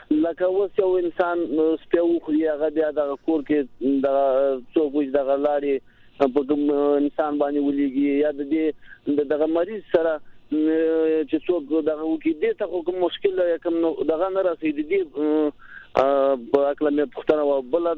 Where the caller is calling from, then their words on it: Nangarhar, Afghanistan; د ننګرهار نه